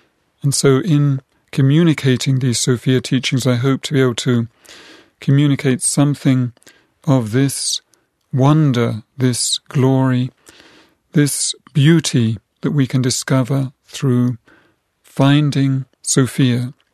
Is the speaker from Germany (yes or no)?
no; England, United Kingdom; lived in the town where I grew up in England.